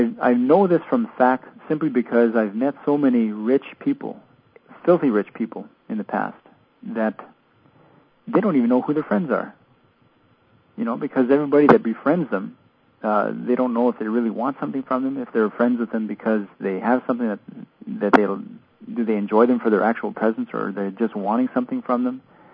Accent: Alberta, Canada; I grew up in Alberta, right in the Alberta tar sands and south of there.

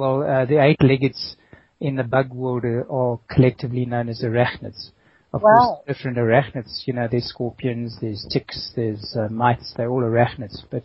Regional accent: Middelburg, Mpumalanga, South Africa; also born or lived in Johannesburg; mother is Afrikaans, and my father is second generation British. And I was born in Johannesburg, and we moved when I was a small baby. We moved to a town called Middelburg, where my father was a principal of a primary school.

